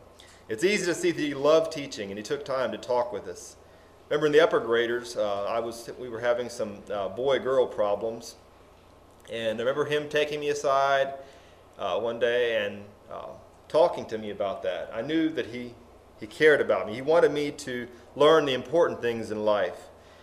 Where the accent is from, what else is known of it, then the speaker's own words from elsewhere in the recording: Whiteville, Tennessee, United States; I grew up in Whiteville, Tennessee, where I was fortunate to attend only one school from kindergarten through high school.